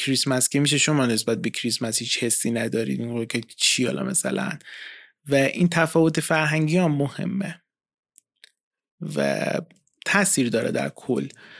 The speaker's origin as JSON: {"language": "Persian", "country": "Iran", "said": "خب ما تو ایرانیم و ایرانی حساب میشیم"}